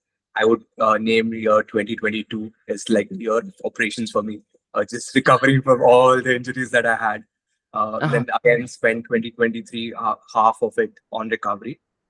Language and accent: English; India; now in Dubai, United Arab Emirates; I'm originally from India, but born in Dubai. So I've studied